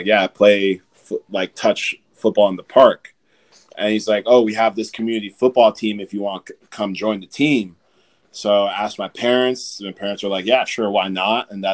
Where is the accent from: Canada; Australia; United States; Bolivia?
Canada; Toronto, Ontario; I went to private school in Toronto, born and raised in Toronto.